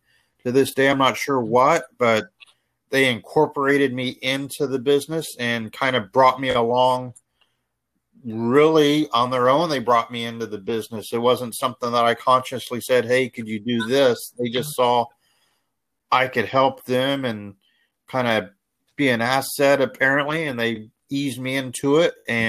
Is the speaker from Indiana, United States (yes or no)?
yes; Indiana, United States; moved away as an adult; now in Seattle, United States; I was born in Indiana, grew up there. When I got married, my wife was living up here in Seattle, so we based in Seattle for a while, and then we moved back to Indiana for about a year and a half or so